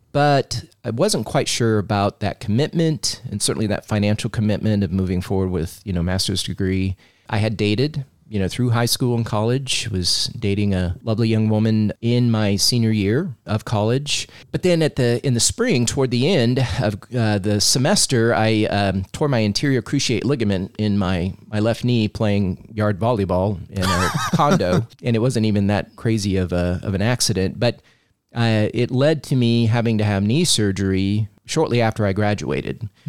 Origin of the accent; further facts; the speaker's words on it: Kansas, United States; And so we grew up in Christ the King Parish, went to grade school there, Bishop Carroll High School, went to Pitt State University for 2 years in Southeast Kansas, then transferred to the University of Kansas and finished in 92.